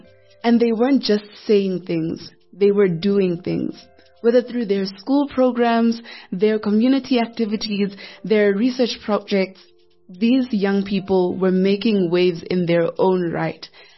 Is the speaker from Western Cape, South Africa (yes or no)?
no; Soweto, Gauteng, South Africa; from Soweto